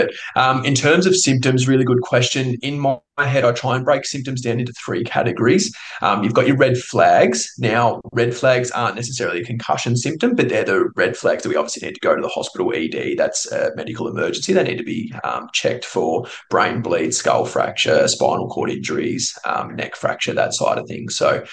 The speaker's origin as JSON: {"language": "English", "town": "Rochester", "region": "Victoria", "country": "Australia", "tie": "born or raised there", "said": "So I grew up in Rochester, just outside of Echuca there, and grew up there, played footy, went to school, done all that stuff. Came to Bendigo to study uni."}